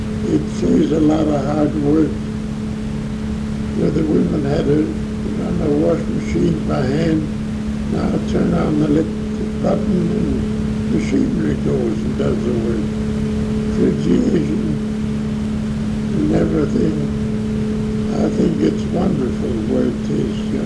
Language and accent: English; United States; Yeah, I was born and raised in Monroe County. I was born in a log house and on a farm. And I took over the homestead, which my son is on now, and it's a centennial farm now. And I live in Ida